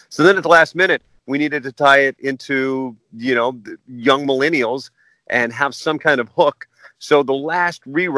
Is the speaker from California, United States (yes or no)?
yes; Sacramento, California, United States; and then here in my hometown of California State Capitol, they got me 3 more.